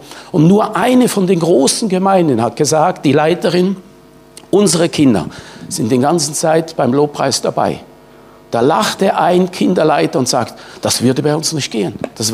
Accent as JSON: {"language": "German", "country": "Switzerland", "moved": "yes", "lives_now": "Germany", "said": "Wir haben immer gleich viele Leute, weil so viele immigrieren dann. Wie ich als Schweizer zum Beispiel."}